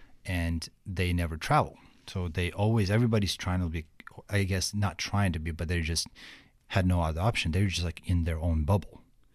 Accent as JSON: {"language": "English", "country": "Ukraine", "tie": "born or raised there", "second_language": "English", "said": "I was born and raised in Ukraine, and I grew up poor"}